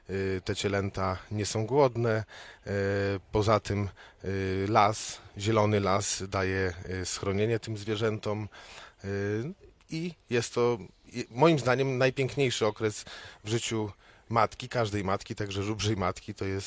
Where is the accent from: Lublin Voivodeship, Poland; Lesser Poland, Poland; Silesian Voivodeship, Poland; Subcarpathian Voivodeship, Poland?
Lublin Voivodeship, Poland; Lublin; sam się urodziłem i wychowałem w Lublinie, także tutaj jest przyjazd mój, nastąpił po studiach.